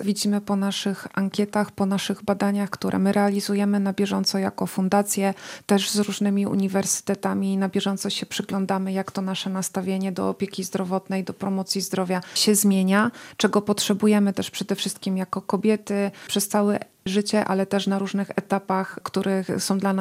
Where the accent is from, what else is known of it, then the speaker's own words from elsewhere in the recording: Subcarpathian Voivodeship, Poland; W związku z tym, że ja sama jestem z okolic Jasła